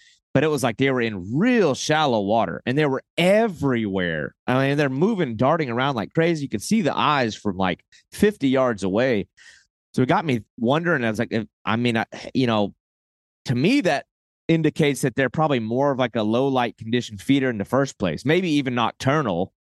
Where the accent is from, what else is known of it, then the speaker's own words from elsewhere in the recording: Texas, United States; also born or lived in Oklahoma / Arkansas / South Carolina; being that I grew up in Texas, Oklahoma, Arkansas, some in South Carolina.